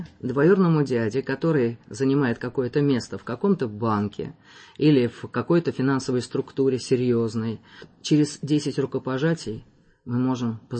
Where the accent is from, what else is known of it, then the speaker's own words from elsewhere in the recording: Moscow, Russia; поскольку вот я москвич